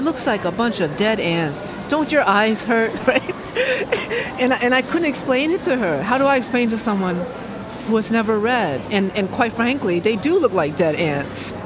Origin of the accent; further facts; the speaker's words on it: Hartford, Connecticut, United States; I immigrated in 1990. I was 2 years old. And this place reminds me of my childhood, growing up in Hartford, Connecticut